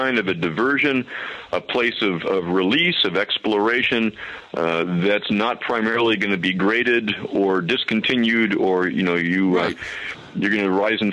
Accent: San Diego, California, United States; also born or lived in Boston; We grew up in San Diego, but we were living in Boston and was pastoring a church

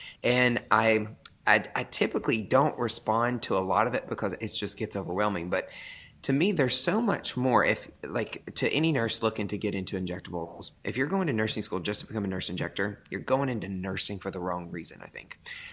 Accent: Tennessee, United States; accent: country; now in Franklin, United States; As you can hear from my accent, don't hate on me too much. I know it's very country, but it's fine. grew up and born and raised in East Tennessee on a farm of all places. Moved to Nashville back in 2003

